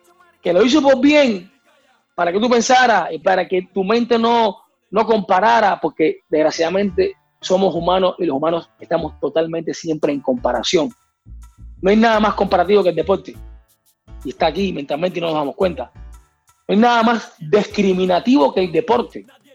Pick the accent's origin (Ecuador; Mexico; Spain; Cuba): Cuba; Nosotros nacimos en Cuba, yo nací, por supuesto, después de la revolución